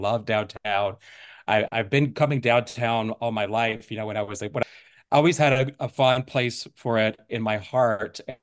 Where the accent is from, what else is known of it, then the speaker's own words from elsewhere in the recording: Augusta, Georgia, United States; But my heart has always been with Augusta. I'm from Augusta. I grew up in Augusta. I went to Richmond County Schools.